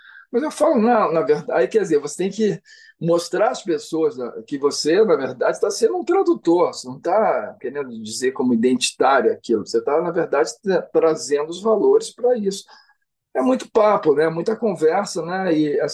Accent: Paraná, Brazil; eu pintava, desenhava quando era criança lá no Paraná, entendeu? Assim, e aí eu queria vender meus desenhos lá na Feira Hippie, que tinha lá em Curitiba. A gente morava fora de Curitiba

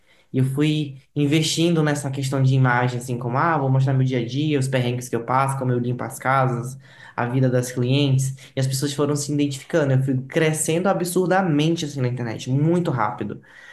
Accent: Manaus, Amazonas, Brazil; now in São Paulo, Brazil; Então, eu sou nascido e criado em Manaus, né? Sou do Amazonas, minha família inteira é de lá. Eu moro em São Paulo faz pouco tempo, acho que tem 2 anos e meio só. Eu sou de família humilde, né?

